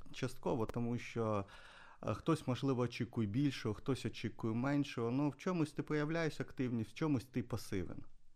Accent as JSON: {"language": "Ukrainian", "town": "Sloviansk", "region": "Donetsk Oblast", "country": "Ukraine", "tie": "born or raised there", "moved": "as an adult", "lives_now": "Zakarpattia Oblast, Ukraine", "said": "я народився в Слов'янську. Тут ходив до школи, в садочок ходив до школи, вчився тут."}